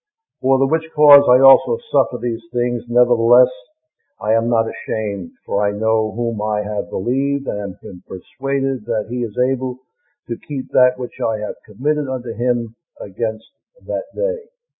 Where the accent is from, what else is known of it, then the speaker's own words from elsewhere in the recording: United States; I'd like to say that as my wife and I come from America, we do not have such a gathering as we have today.